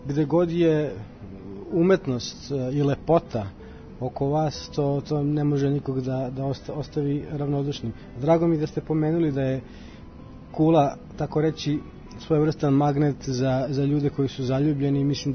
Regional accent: Zemun, Belgrade, Serbia; born there; Tako je, ja sam rođen ovde na Gardošu

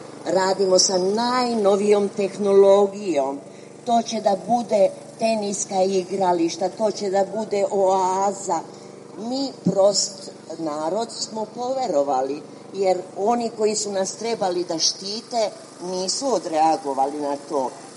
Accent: Prezjak, Šumadija and Western Serbia, Serbia; Dolazim iz Prezjaka koji je izbrisan. Sad su nas podelili nešto na Nedeljice, nešto na Slatinu, nešto na Korenitu. Jednostavno ne postojimo više, čak nemamo ni ulicu.

